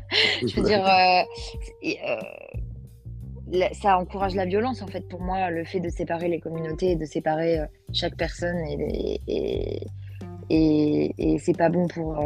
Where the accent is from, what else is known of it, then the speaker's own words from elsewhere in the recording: Bordeaux, Nouvelle-Aquitaine, France; j'ai grandi à Bordeaux.